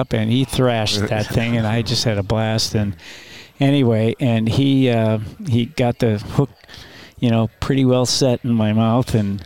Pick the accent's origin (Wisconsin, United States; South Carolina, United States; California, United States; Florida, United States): Wisconsin, United States; Green Bay; and I grew up in Green Bay, Wisconsin, in a blue-collar working-class town where everybody was first or second generation off the farms and stuff like this